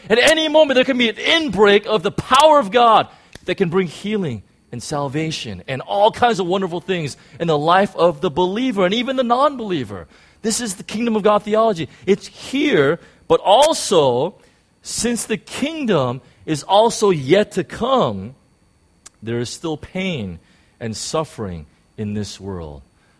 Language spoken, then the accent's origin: English; United States; I grew up in the United States, and we saw television programs all the time